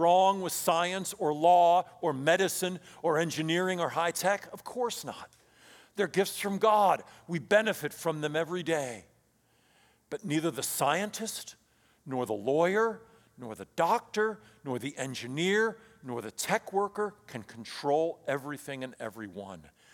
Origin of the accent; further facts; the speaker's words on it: Midwest, United States; I grew up in the Midwest, and I learned that you go to the basement when the tornado warning sirens go off.